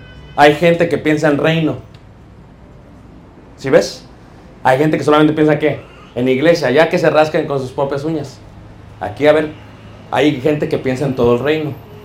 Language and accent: Spanish; Mexico City, Mexico; Y yo cuando era pequeño, en Ciudad de México, agarraba chapulines